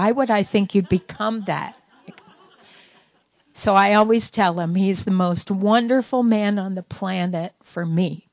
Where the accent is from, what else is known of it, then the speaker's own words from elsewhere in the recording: Kentucky, United States; So I'm from Kentucky, and we sang a lot.